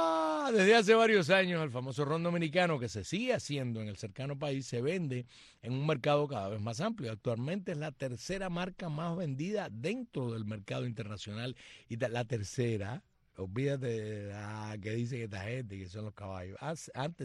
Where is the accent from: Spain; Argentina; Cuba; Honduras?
Cuba; hashtag soy una cubana para el bien y no para el mal